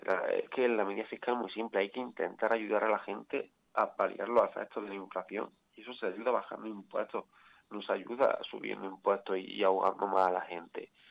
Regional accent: Iznájar, Andalusia, Spain; estoy viendo cómo mi pueblo poco a poco se está despoblando. Poco a poco todos los jóvenes nos vamos quedando sin oportunidades.

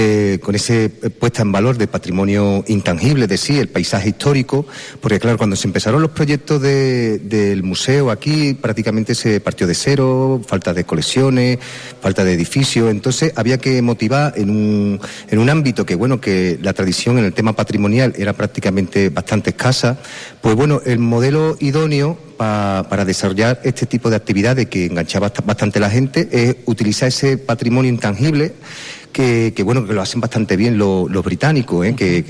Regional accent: Gilena, Andalusia, Spain; en mi época de estudiante, cuando yo estudiaba en Sevilla, yo decía, ¿de dónde eres? Y decía, de Gilena. Y me decían, ¿de Guillena? De Gerena, digo, vamos a ver. De Gilena, tenía que decir, entre Estepa y Osuna.

